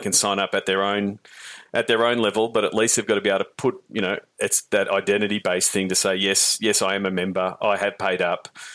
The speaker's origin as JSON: {"language": "English", "town": "Melbourne", "region": "Victoria", "country": "Australia", "said": "I come from Melbourne"}